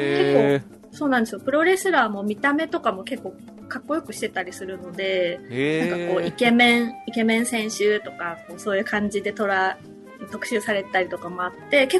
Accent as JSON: {"language": "Japanese", "region": "Tokyo", "country": "Japan", "tie": "born or raised there", "also_born_or_lived": "Kagoshima", "lives_now": "Kanagawa, Japan", "said": "地元生まれは鹿児島で、でもほとんども東京で育ってる感じですね。"}